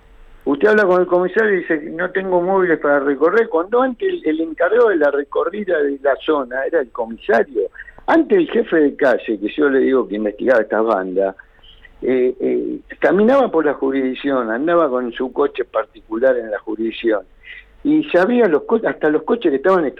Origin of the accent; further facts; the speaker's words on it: Lanús, Buenos Aires Province, Argentina; porque yo nací y viví en Lanús.